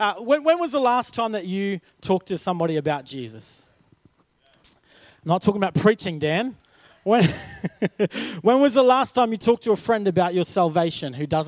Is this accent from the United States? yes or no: no; Queensland, Australia; I'm from North Queensland, as you've probably heard me say before, and it rains quite a lot up in North Queensland.